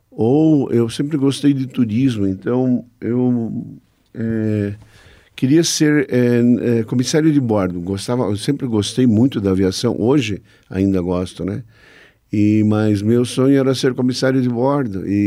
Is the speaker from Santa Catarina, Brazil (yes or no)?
yes; Blumenau, Santa Catarina, Brazil; moved away as an adult; now in Curitiba, Brazil; Sou natural da cidade de Blumenau, moro em Curitiba há mais de 40 anos. Hoje eu me considero mais paranaense do que catarinense.